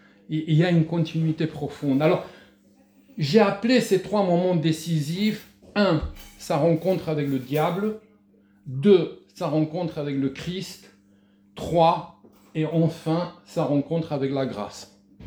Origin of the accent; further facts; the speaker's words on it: Romania; French is a second language; Nous ne sommes pas comme les autres. Non, nous sommes des Roumains, nous parlons la langue de Dante, nous parlons bon, très bien.